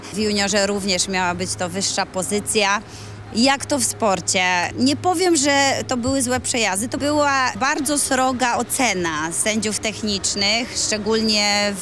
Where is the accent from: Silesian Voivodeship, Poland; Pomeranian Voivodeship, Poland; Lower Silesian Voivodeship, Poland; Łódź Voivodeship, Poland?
Pomeranian Voivodeship, Poland; Gdańsk; jesteśmy z Gdańska, z Trójmiasta, gdzie ten port jest bardzo znaczącą częścią naszego miasta